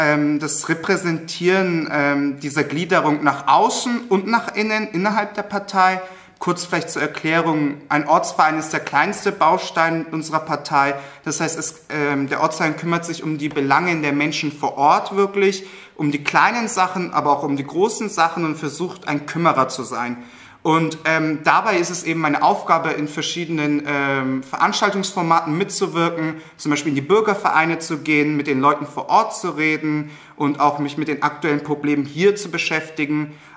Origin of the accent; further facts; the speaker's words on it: Nuremberg, Bavaria, Germany; ich bin selber ja in der Südstadt geboren, in Lichtenhof, bin dann aufgewachsen in Gebitzenhof-Steinbüll teilweise und auch eben in Lichtenhof und habe mich auch in Hummelstein aufgehalten, also ich kenne mich in der Südstadt ganz gut aus